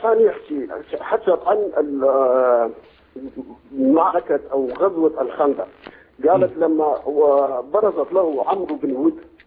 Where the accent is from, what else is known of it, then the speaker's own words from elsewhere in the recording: Erbil, Erbil Governorate, Iraq; Arabic is a second language; طبعا أنا من العراق من أربيل، ويمكن اللغة العربية مو زينة لأن أنا كردي.